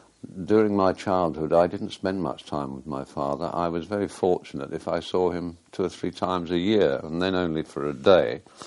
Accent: London, United Kingdom; born there; I was born in London.

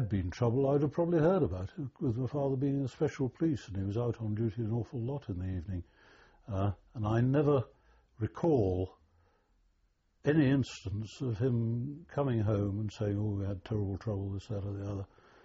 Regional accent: Blackpool, North West England, United Kingdom; also born or lived in Derbyshire; Initially I grew up in Blackpool, and then I went off to boarding school in Derbyshire at the age of 14

